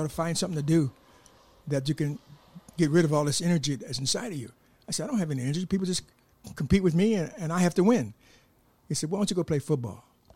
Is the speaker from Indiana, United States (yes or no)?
yes; Gary, Indiana, United States; also born or lived in Chicago; I was born in Gary, Indiana, and spent half of my life between Gary, Indiana, and Chicago.